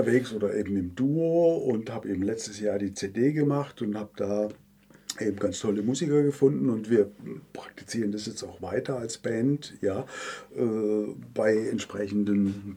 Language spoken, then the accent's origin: German; Ehrenkirchen, Baden-Württemberg, Germany; born there; also born or lived in Freiburg; Ich bin im Umland geboren, in Kechhofen, also Ehrenkirchen, wie es heute heißt, ja, an der Grenze zum Markgräflerland. Ja, Lebezeit, ach nee, die Zahl sage ich jetzt nicht, Unzeiten in Freiburg. Ja, also ich fühle mich als Freiburger, bin aber ja ein Baden